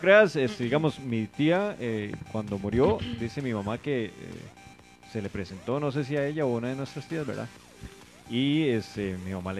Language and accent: Spanish; Cinchona, Alajuela, Costa Rica; Porque nosotros somos de Cinchona.